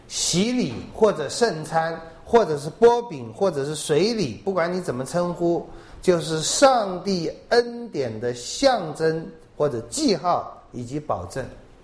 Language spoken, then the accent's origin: Chinese; China; 我们中国人都想，哎呦，这戴安娜是被撞死的、凶死的，再用她的戒指啊。